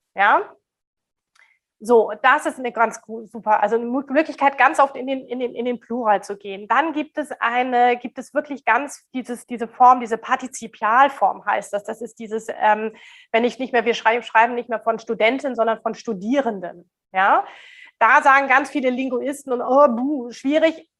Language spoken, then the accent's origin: German; Germany; Gendern bedeutet jetzt bei uns in Deutschland, ich denke euch in Österreich ist es ähnlich